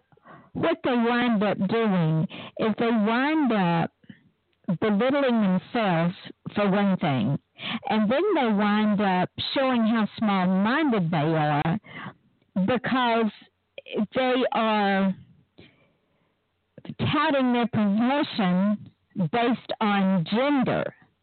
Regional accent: Southern United States, United States; I'm from the Old South, and in the Old South, when a young girl or a woman hopped from man to man to man, her reputation was that of a harlot or a whore

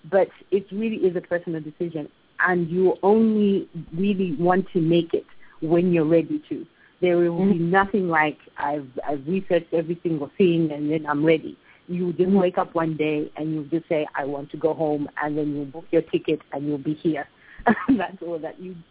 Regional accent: Zambia; born there; I'm a Zambian. I was born in Zambia, and that's my right. I can live here, and I should be able to live here.

